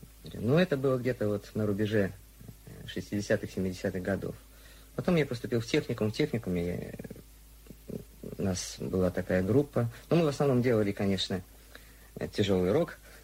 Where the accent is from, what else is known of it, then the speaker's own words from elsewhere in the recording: Pavlovsk, Saint Petersburg, Russia; я, можно сказать, вырос в Павловске, во дворце.